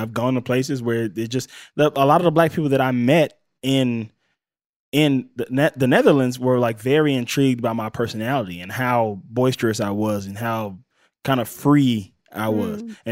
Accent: Mississippi, United States; I'm from Mississippi, and I haven't had an experience like that.

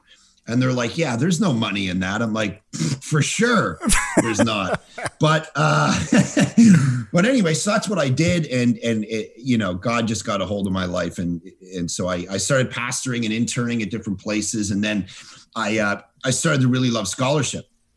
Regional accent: Toronto, Ontario, Canada; I grew up in Toronto, just outside of Toronto, in a little suburb out there. And, I grew up in a non-Christian home.

